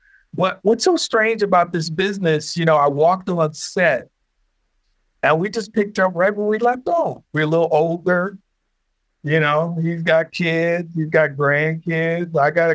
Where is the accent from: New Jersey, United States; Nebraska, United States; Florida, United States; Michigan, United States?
Michigan, United States; Detroit; I'm from Detroit, born and raised. I went to many Lions games.